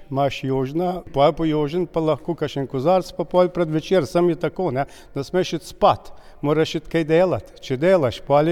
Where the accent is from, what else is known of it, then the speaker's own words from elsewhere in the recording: Draga, Southeast Slovenia, Slovenia; accent: Šentrupert dialect; jaz sem se rodil tudi tukaj v Dragi pri Šentrupertu in ne sem nikamor šel naprej v šolo, osnovno šolo sem obiskal tle v Šentrupertu in govorimo samo vsaj jaz in še ostali drugi po šentrupersko.